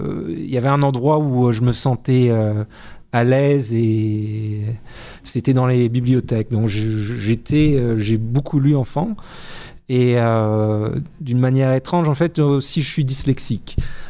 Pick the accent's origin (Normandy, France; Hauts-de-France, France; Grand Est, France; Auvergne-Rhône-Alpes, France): Hauts-de-France, France; je viens du Hauts-de-France, d'une famille.